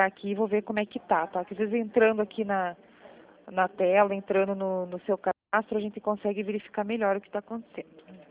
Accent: Curitiba, Paraná, Brazil; Eu sou de Curitiba também

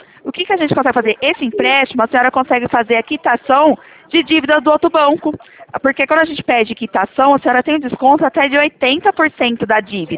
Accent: Leme, São Paulo, Brazil; Eu sou aqui do estado de São Paulo, interior Leme.

